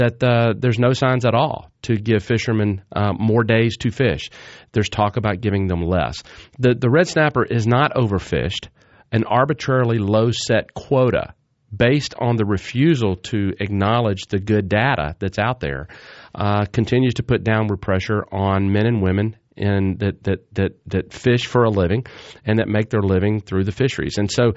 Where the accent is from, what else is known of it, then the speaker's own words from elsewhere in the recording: Gulf Coast, United States; And I'm a fisherman. I grew up fishing on the Gulf.